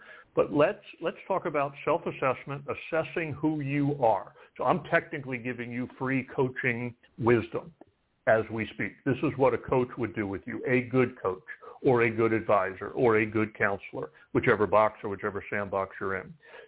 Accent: East Coast, United States; you know, I'm from the East Coast

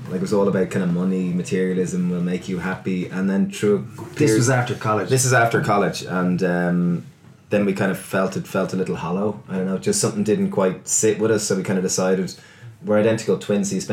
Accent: Ireland; And as an Irish male, that's like, how do you do that?

